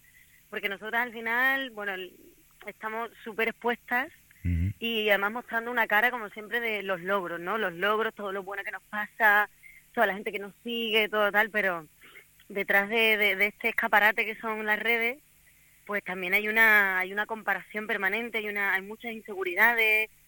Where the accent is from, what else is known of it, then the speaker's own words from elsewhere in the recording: Cádiz, Andalusia, Spain; now in Madrid, Spain; hay mucho sonido de la tierra, digamos, de mi tierra también, ¿no? Unos tanguillos, unas bulerías, hay mucho Cádiz en este disco, hay mucho mar, es un disco que es casi un homenaje al mar. Y como me acompaña, después de llevar ya 8 años viviendo aquí en Madrid